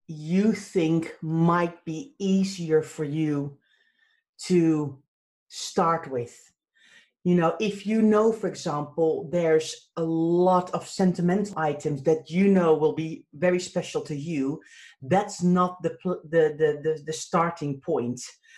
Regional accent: Netherlands; I'm from Holland, as most of our listeners know

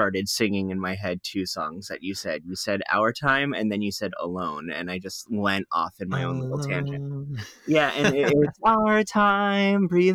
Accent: Fort Lauderdale, Florida, United States; You know, I grew up in Fort Lauderdale.

